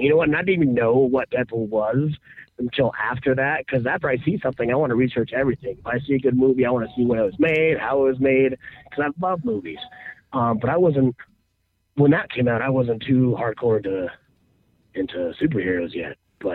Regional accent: Utah, United States; Yeah, I'm from Utah, so I got to make sure I try not to swear.

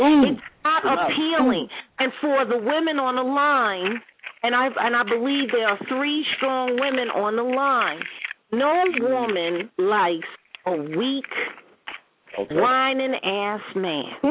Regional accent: Brooklyn, New York, United States; and bust you upside your head because I'm from Brooklyn.

